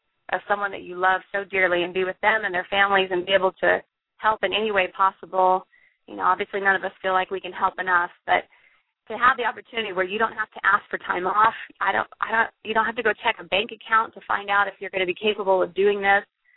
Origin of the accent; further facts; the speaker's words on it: Bakersfield, California, United States; I'm in my hometown of Bakersfield this week